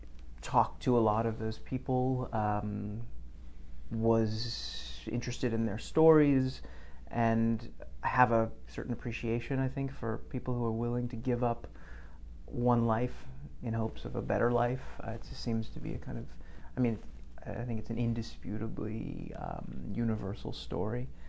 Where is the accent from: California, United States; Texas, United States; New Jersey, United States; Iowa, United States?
California, United States; Los Angeles; also born or lived in Paris, France; I grew up in Los Angeles, where part of my childhood was in LA, and I was always surrounded by immigrants, and then later lived in Paris